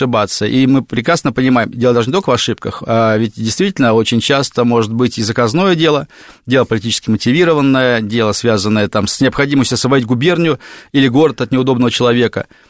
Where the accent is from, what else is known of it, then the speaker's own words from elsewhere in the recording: Nakhodka, Primorsky Krai, Russia; born there; Я сам, кстати, родился в Находке. Папа у меня из Владивостока, мама из Находки, все родственники живут в Владивостоке.